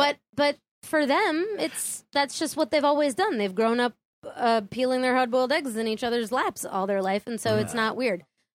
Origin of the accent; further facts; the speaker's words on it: Wells, Maine, United States; Wells, Maine.